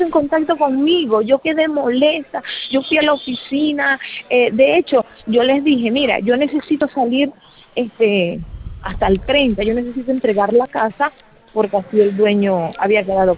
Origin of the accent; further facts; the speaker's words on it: Venezuela; now in Peru; Yo soy venezolana radicada acá en el Perú